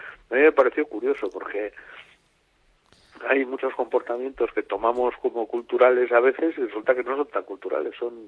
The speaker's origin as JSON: {"language": "Spanish", "town": "Bilbao", "region": "Basque Country", "country": "Spain", "said": "porque nosotros, bueno, yo soy de Bilbao, ¿no?"}